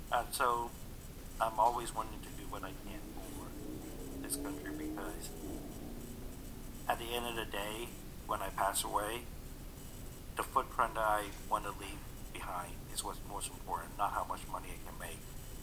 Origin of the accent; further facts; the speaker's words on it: Richardson, Texas, United States; also born or lived in Vietnam; came over to the United States in 1991. From Vietnam. My family came over here as a war refugee. And I grew up in Richardson and went to Richardson Partner.